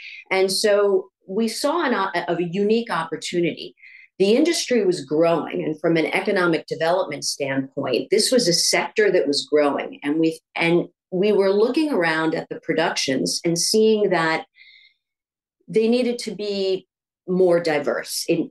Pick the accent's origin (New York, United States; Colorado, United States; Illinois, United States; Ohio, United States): New York, United States; I was born and raised in New York.